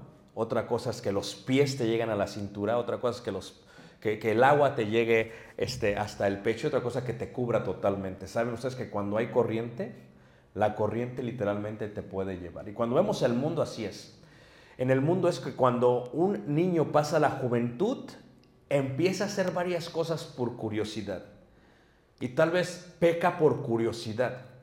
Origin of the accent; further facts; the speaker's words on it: Mexico City, Mexico; Yo me crié en Ciudad de México en un ambiente muy pesado.